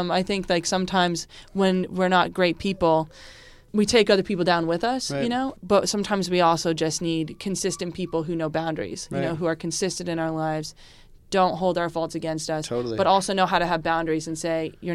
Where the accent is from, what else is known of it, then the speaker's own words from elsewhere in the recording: Vermont, United States; I grew up in Vermont, you know.